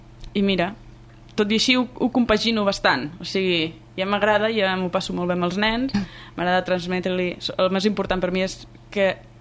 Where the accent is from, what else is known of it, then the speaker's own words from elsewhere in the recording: Catalonia, Spain; I són 4 noies que som totes provenent de les Terres de l'Ebre